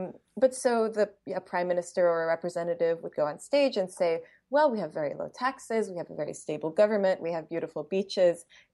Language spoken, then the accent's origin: English; Geneva, Switzerland; also born or lived in Canada; So I'm a Swiss citizen, an Iranian citizen. My parents were born in Iran. And I'm also Canadian because I was born in Canada and I grew up in Geneva.